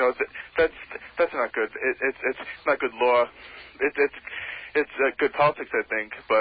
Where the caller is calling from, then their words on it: Patchogue, New York, United States; Patchogue.